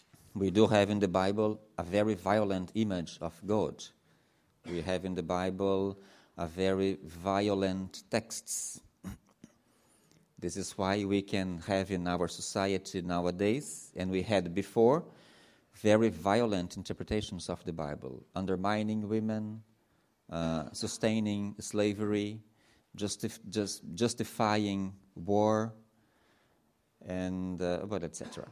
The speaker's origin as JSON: {"language": "English", "country": "Brazil", "second_language": "English", "said": "I am from Brazil, Latin America."}